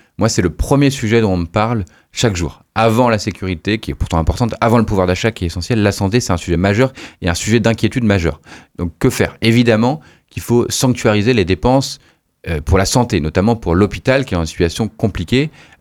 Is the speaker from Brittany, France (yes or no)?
yes; Brittany, France; on a besoin d'avoir de l'investissement chez nous, en Bretagne, entre Loudéac et Lamballe